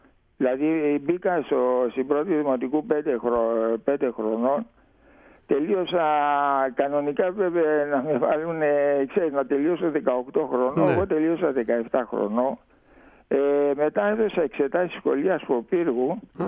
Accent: Port Said, Port Said Governorate, Egypt; Εγώ γεννήθηκα στο Πορσάιτ και τελείωσα το γυμνάσιο, το κλασικό γυμνάσιο του Πορσάιτ, ελληνικό.

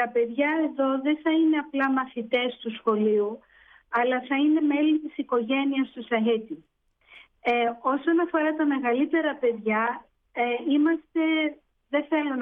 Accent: Athens, Attica, Greece; moved away as an adult; now in South Africa; γεννήθηκα στην Ελλάδα, πήγα σχολείο στην Ελλάδα, στην Αθήνα. Mm-hmm. Ήρθα εδώ στην Νότιο Αφρική

